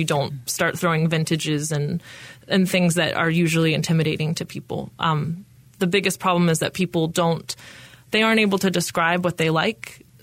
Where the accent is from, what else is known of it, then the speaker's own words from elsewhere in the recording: Raleigh, North Carolina, United States; I grew up in Raleigh, in North Carolina, obviously.